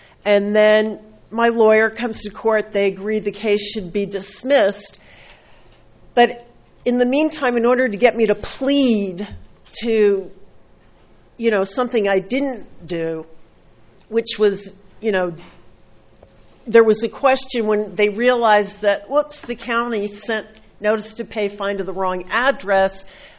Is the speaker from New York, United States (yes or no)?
no; Oceano, California, United States; I'm from Oceano